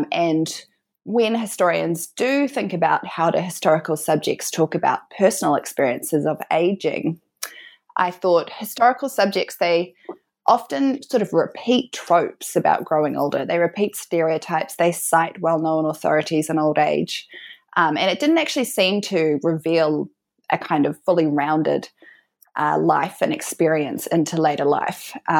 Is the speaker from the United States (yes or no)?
no; New Zealand; now in Melbourne, Australia